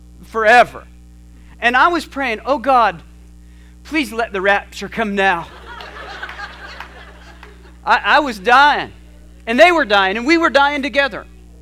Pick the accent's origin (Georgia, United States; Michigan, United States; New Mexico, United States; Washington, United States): New Mexico, United States; Flora Vista; I was from Flora Vista, New Mexico. I had grown up in the country, but now I have come to the city.